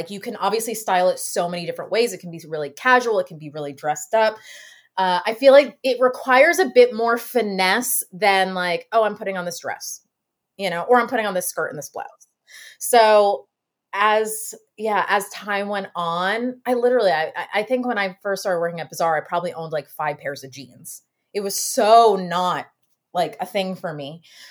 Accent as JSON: {"language": "English", "region": "New York", "country": "United States", "tie": "born or raised there", "said": "you know, I'm born and raised in New York, so that's a big reason why I started going there"}